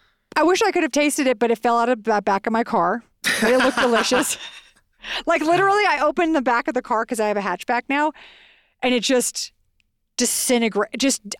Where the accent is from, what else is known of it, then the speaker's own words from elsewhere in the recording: Texas, United States; And we are from Texas. I just want to preface it with we are the experts.